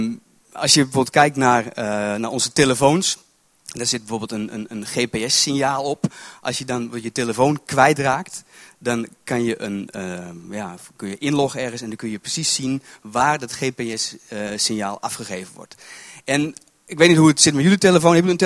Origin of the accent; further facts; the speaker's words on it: North Holland, Netherlands; En ik kom uit Volendam. Het plaatsje vlak bij Volendam.